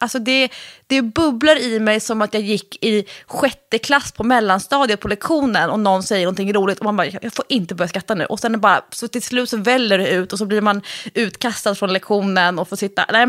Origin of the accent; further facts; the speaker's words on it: Stockholm, Stockholm County, Sweden; när jag var kanske då 15-16, och som stockholmare